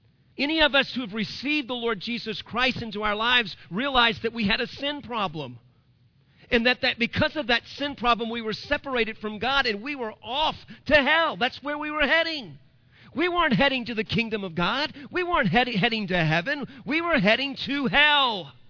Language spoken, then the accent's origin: English; New Orleans, Louisiana, United States; I grew up in a port town. I grew up in New Orleans, Louisiana.